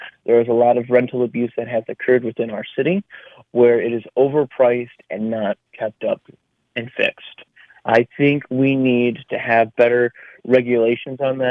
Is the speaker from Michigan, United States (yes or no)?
yes; Port Huron, Michigan, United States; Well, I was born and raised in Port Huron, if that's not evidence.